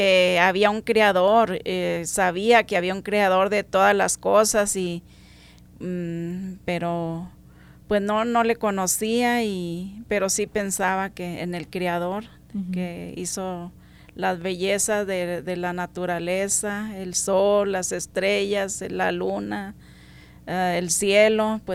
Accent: Valleza, Chihuahua, Mexico; Soy de Valleza, Chihuahua.

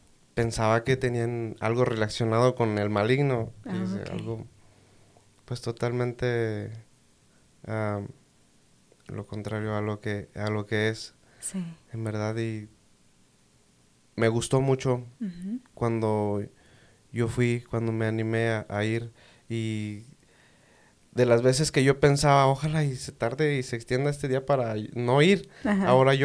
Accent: Aculco, State of Mexico, Mexico; Yo vengo del Estado de México, un pueblo llamado Aculco. Ajá. Estoy entre la frontera del Estado de Querétaro y Estado de México.

